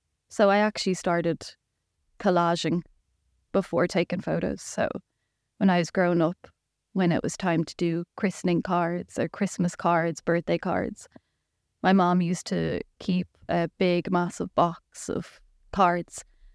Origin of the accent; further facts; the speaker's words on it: Ireland; Growing up in Ireland was beautiful. I went to an all-girls Catholic school my whole life.